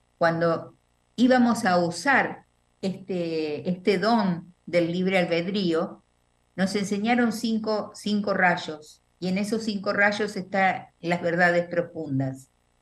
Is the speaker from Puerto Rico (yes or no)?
no; Zárate, Buenos Aires Province, Argentina; me toca muy de cerca porque soy de Zárate